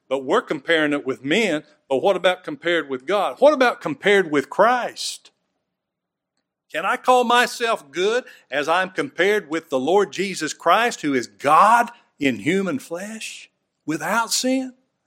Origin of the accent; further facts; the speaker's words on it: United States; born there; It's not because I was born in America.